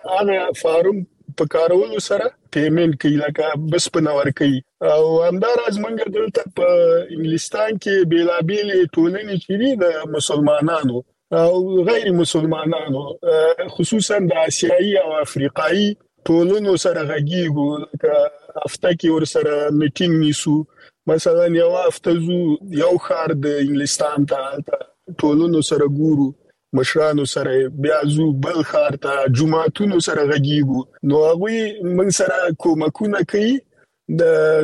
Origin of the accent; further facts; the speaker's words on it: Afghanistan; مونږ خپل افغانان یو او مونږ د وطن د سره ځانګړي مینه لرو او خپل خلکو ټولنې بدلون غواړو